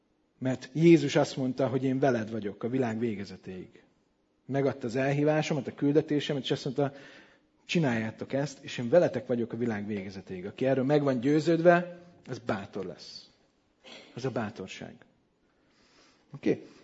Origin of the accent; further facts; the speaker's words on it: Budapest, Hungary; 10-akárhány éves voltam otthon, Budapesten, apuéknál